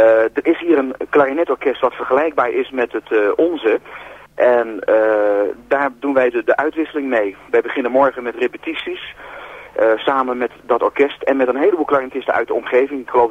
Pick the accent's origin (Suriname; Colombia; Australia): Australia; Brisbane, Queensland; Nou, we komen dus uit Brisbane en daar was het overdag 20, 24 graden.